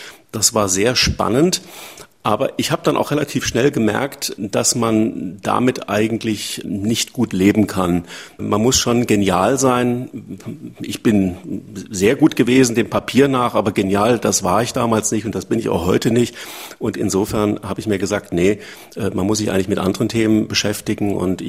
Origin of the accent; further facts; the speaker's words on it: Freiburg, Baden-Württemberg, Germany; Ich stamme ja aus Freiburg.